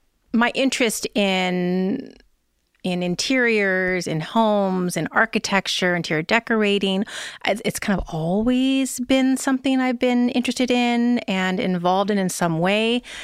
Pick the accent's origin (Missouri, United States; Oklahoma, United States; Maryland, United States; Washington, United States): Washington, United States; Seattle; moved away as an adult; I'm originally from Seattle and I moved down here to California after college.